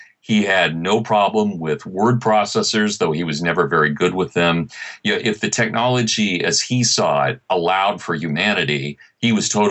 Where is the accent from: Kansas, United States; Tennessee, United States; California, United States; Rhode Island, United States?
Kansas, United States; growing up in Kansas, Tom, I don't get this because I started driving when I was a farm kid and I got my driver's license.